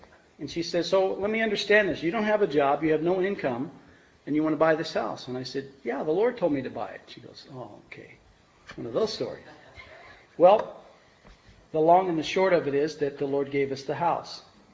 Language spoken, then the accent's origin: English; Holbrook, Arizona, United States; I grew up in the Winslow-Holbrook area. I graduated from Holbrook High School in 1974. And when I left that little town there